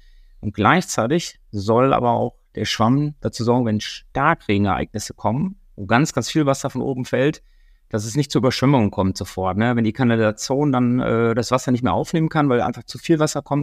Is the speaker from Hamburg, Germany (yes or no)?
yes; Hamburg, Germany; Ich komme jetzt aus Hamburg